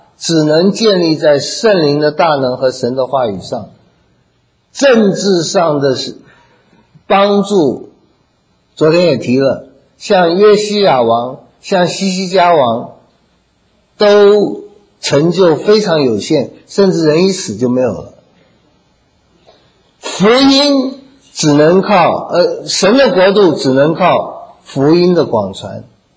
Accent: Taiwan; 我们小时候在台湾，父母那个公教人员嘛，生活也很辛苦

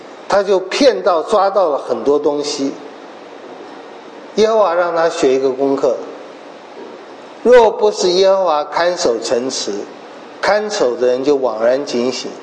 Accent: Taiwan; 这是我们台湾人最喜欢讲的话

